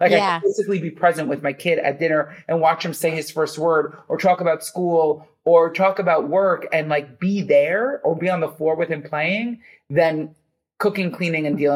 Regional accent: Brooklyn, New York, United States; I remember when pizza was like $7 for a pie. I grew up in Brooklyn.

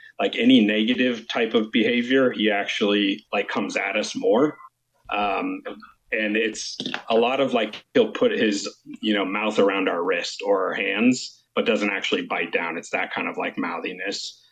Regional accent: California, United States; We're actually from California, and we trained quite a bit with that dog with our breeder and some friends that do a lot of Schutzen work.

